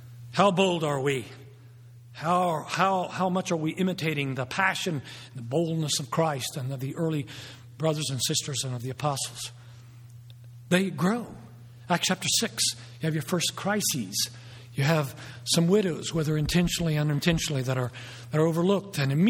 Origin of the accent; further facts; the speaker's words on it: Italy; first language Italian; English is a second language; Italian is my first language. I dream in it. But that's because I was raised over there.